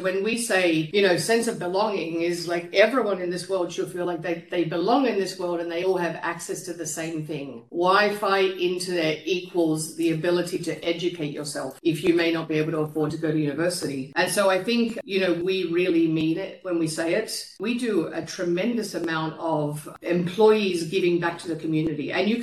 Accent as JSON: {"language": "English", "country": "Uruguay", "said": "I was born in Uruguay, South America, very small country, quite a lot of poverty."}